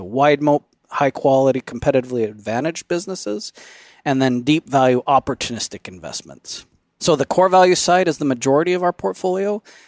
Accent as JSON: {"language": "English", "town": "Phoenix", "region": "Arizona", "country": "United States", "tie": "born or raised there", "said": "I'm a lifelong Phoenix Suns fan. I grew up in the Phoenix area."}